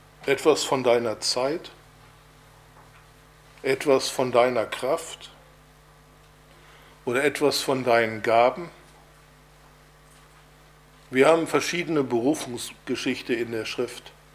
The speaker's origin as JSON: {"language": "German", "town": "Bochum", "region": "North Rhine-Westphalia", "country": "Germany", "said": "ich komme ja aus Bochum, wie ihr wisst, und ich war damals schon gut dabei in der Gemeinde, aber ich war noch nicht wirklich gläubig."}